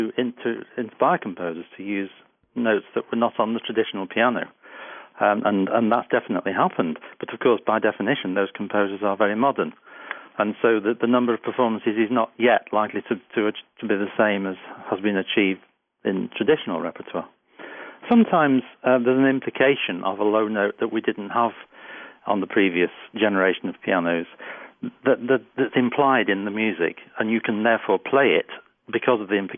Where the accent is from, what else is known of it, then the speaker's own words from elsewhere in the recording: United Kingdom; actually, we British pianists tend to do that all the time.